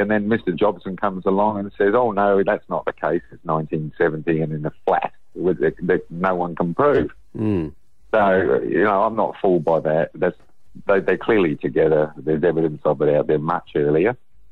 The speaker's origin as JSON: {"language": "English", "town": "Portsmouth", "region": "South East England", "country": "United Kingdom", "tie": "born there", "said": "I was born in Portsmouth somewhere. We're not sure where yet. And I was adopted out to … at the age of 8 months."}